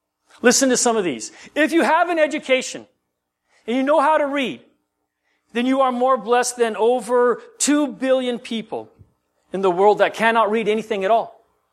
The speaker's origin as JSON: {"language": "English", "country": "Guam", "tie": "born or raised there", "said": "I grew up on Guam. Many of you know that. And the church I grew up in was a predominantly Filipino church."}